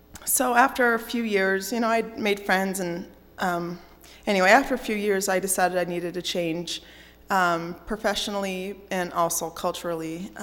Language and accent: English; East Coast, United States; And so I thought I was going to be working in New York City. I'm from the East Coast.